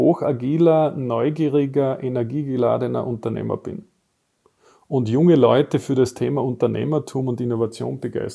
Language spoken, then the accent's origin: German; Carinthia, Austria; ich komme aus Oberkärnten und eigentlich eher eine verschlafene Region, die jetzt am Innovationsradar nicht allzu hoch angesiedelt ist, möchte man meinen.